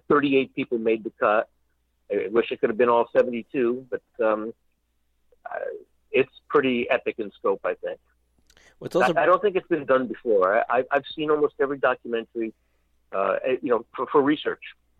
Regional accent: Montreal, Quebec, Canada; moved away; also born or lived in Hawthorne, New Jersey, United States; wrestled in high school. Hawthorne Bears, Hawthorne, New Jersey. But when I was a kid, Sunday mornings, growing up in Montreal, I was watching Grand Prix Wrestling, but that was back in the 60s.

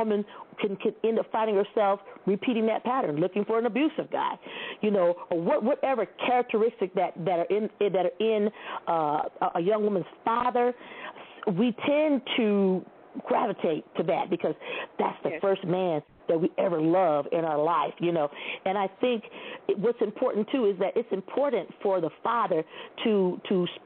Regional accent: Toledo, Ohio, United States; I live in Ohio. I grew up in Toledo.

